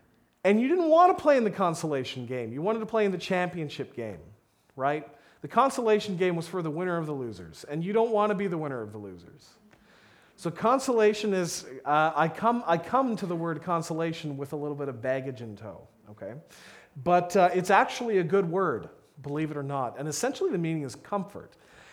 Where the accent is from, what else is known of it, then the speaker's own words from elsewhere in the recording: Canada; because I grew up in Canada, so I played hockey